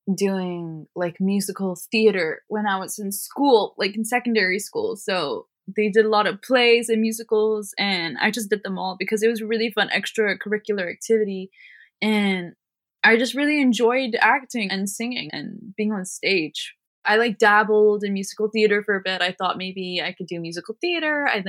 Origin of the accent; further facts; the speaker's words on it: London, United Kingdom; Born and bred in London. Yeah, I've lived here my whole life.